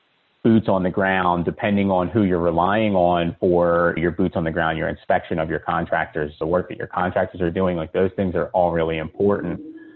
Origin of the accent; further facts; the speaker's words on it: Philadelphia, Pennsylvania, United States; now in Charlotte, United States; I'm originally from Philadelphia. That business is in the greater Philadelphia area.